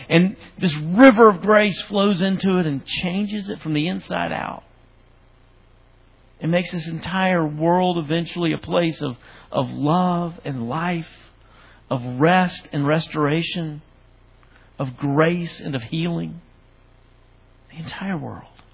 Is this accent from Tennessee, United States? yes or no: yes; Tennessee, United States; I grew up in West Tennessee, and we had swamps there. Out in the country, there's not a single, just to tell you the kind of place I lived, there's not a single city you've heard of that's close.